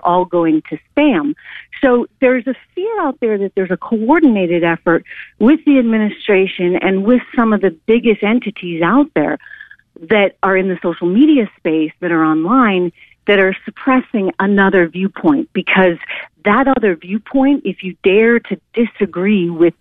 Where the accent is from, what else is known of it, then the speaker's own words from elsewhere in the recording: United States; I'm a little bit hurt as an American because I grew up with this ideal that, you know what, we can talk and we can have honest discussions